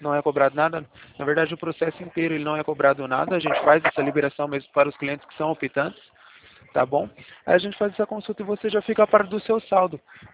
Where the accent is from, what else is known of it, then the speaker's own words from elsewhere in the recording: Atibaia, São Paulo, Brazil; Eu sou de Atibaia, interior de São Paulo.